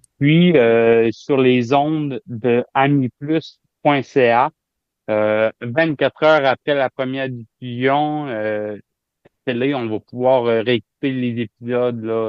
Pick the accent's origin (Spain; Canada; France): Canada; Chandler, Quebec; je suis originaire de Chandler, en Gaspésie. Présentement, j'ai 36 ans